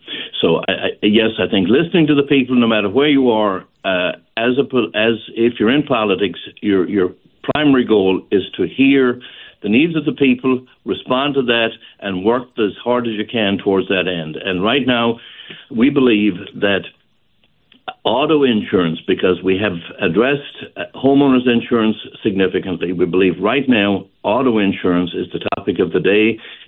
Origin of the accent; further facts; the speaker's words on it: Ireland; moved away as an adult; now in United States; I've been here since 1971, which will tell you that I am an American at this point. I have been away from Ireland for a very long period of time, more than most people here have been alive.